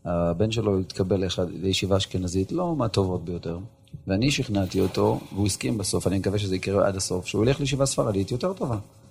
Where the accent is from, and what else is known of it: Jerusalem, Jerusalem District, Israel; born or raised there